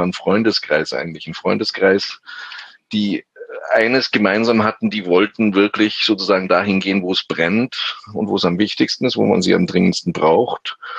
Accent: Germany; Also es hat ein bisschen gebraucht, so als Deutscher, bis ich kapiert habe

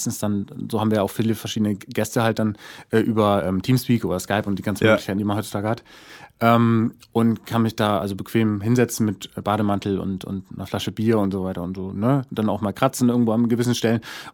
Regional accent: Bremen, Germany; Ich komme aus Bremen und ich muss immer aufpassen, weil Bremer sagen immer Bremen

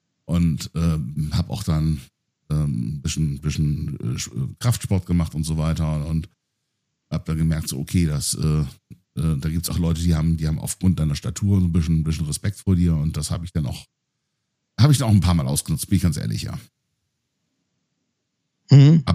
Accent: Turkey; Ich bin selber Türke. Nur mal so erwähnt.

